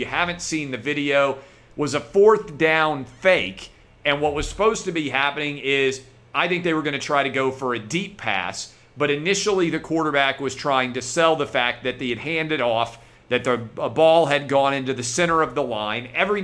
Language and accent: English; Nashville, Tennessee, United States; Monday Night Football in my hometown of Nashville.